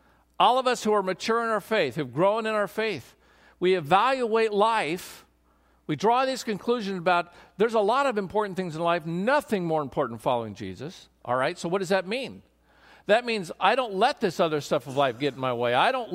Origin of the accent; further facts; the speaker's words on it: Oregon, United States; you know, we're from Oregon, so rain is rain, and who cares?